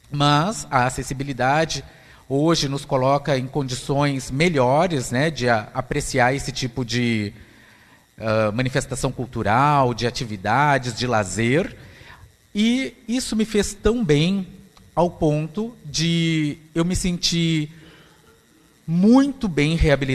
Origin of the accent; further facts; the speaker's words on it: Pelotas, Rio Grande do Sul, Brazil; eu sou de Pelotas, aqui no Rio Grande do Sul. Eu sou um homem de 1,78m, tenho a pele morena escura, cabelos pretos lisos, ficando grisalhos, em razão dos meus 42 anos.